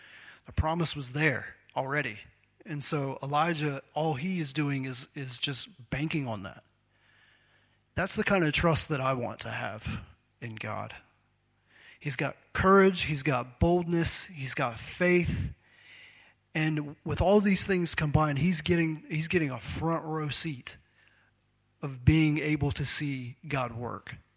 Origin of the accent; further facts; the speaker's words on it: Phoenix, Arizona, United States; born there; I was born in Phoenix, but I didn't grow up there. But we would go back every couple of years.